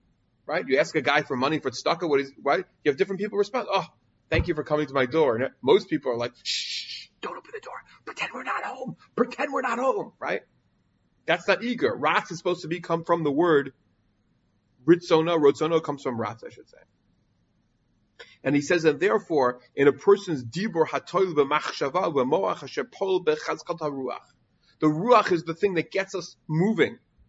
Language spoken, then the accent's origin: English; Five Towns, New York, United States; When I grew up in the Five Towns, it wasn't popular to be one who was dedicated to Torah.